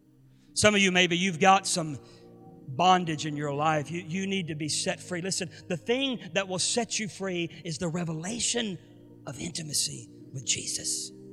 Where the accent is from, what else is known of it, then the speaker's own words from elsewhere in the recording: Pensacola, Florida, United States; born there; my mother's mother in Pensacola. I was born in Pensacola.